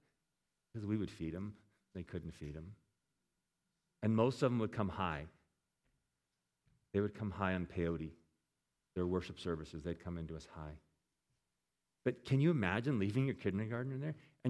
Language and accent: English; Pennsylvania, United States; We're from Pennsylvania, okay? And we sent our kids to college.